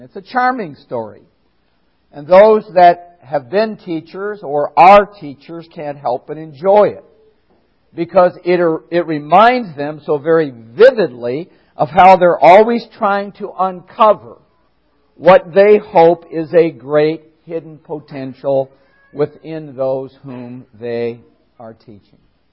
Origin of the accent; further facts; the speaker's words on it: Minnesota, United States; You know, I'm from Minnesota. I grew up in the land of 10,000 lakes